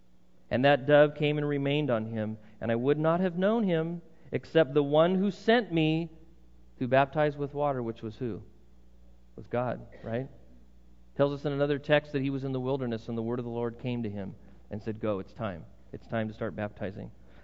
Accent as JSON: {"language": "English", "country": "United States", "said": "maybe particularly as a part of the Western culture or as an American"}